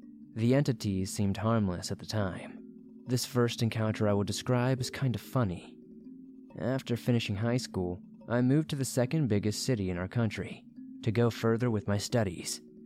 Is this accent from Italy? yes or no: no; Romania; English is a second language; I want to apologize for my English, since it is not my first language, and my grammar mistakes might be too frequent. For context, I am 31 years old, I'm a female, and I am from a small European country named Romania.